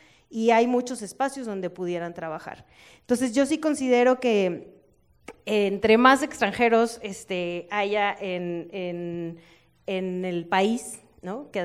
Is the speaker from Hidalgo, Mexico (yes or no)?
no; Sonora, Mexico; me mueve mucho en principio porque soy de Sonora.